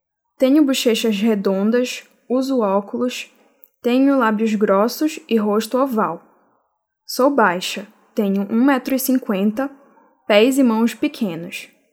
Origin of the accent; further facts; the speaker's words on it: Belém, Pará, Brazil; born there; now in Macapá, Brazil; tenho 23 anos. Nasci em Belém do Pará, mas moro atualmente em Macapá, no Amapá. Sou parda